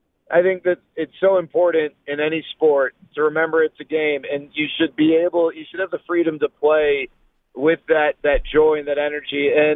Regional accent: Dallas, Texas, United States; Amy, I grew up in Dallas. I grew up a diehard Rangers fan

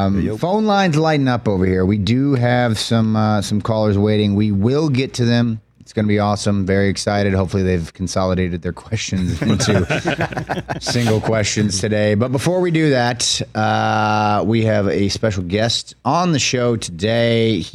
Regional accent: Davenport, Iowa, United States; I'm from Iowa, Davenport, Iowa, right down I-80.

